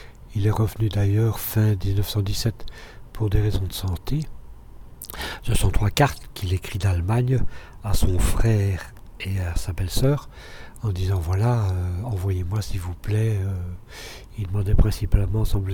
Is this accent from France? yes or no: no; Schaerbeek, Brussels, Belgium; Je suis originaire d'Oscarbeek. Mon épouse est Molenbeek.